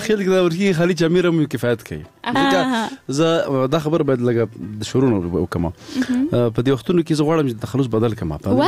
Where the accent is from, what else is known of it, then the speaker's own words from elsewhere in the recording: Paktia, Afghanistan; مونږ د پکتیا یو